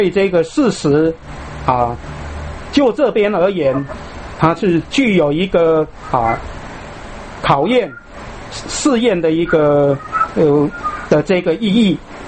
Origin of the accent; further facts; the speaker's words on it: China; 那我们中国人有句俗话说，又要马儿好，或者说又要马儿跑，又要马儿不吃草